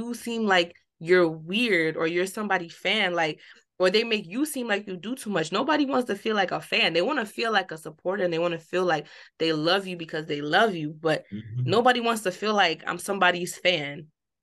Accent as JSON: {"language": "English", "region": "New Jersey", "country": "United States", "said": "I'm from Jersey, like from the New York, New Jersey area, right?"}